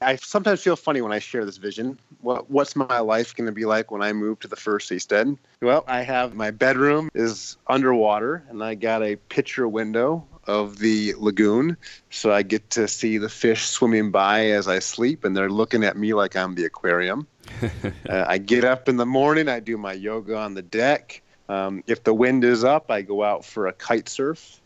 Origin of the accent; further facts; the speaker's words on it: United States; I mean, I don't want to complain as an American.